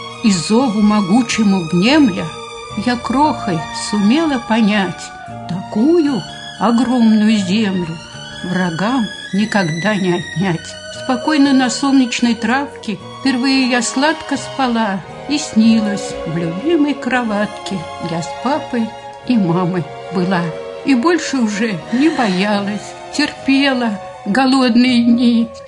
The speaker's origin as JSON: {"language": "Russian", "town": "Ilyinka", "region": "Moscow Oblast", "country": "Russia", "tie": "born or raised there", "said": "Родилась я в Москве, но вскоре мои родители получили комнату в Ильинке, поэтому мы жили до войны в Ильинке."}